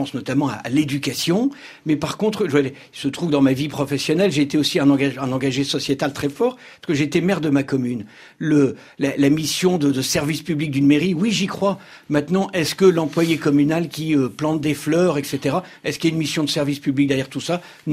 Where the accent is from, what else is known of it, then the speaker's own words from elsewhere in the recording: Lille, Hauts-de-France, France; moi je suis originaire de Lille